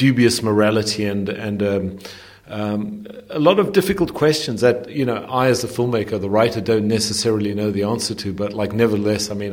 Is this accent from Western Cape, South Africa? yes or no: no; Johannesburg, Gauteng, South Africa; I grew up in Johannesburg. As I keep telling everyone, I was born in Hillbrow. I grew up in suburban Johannesburg.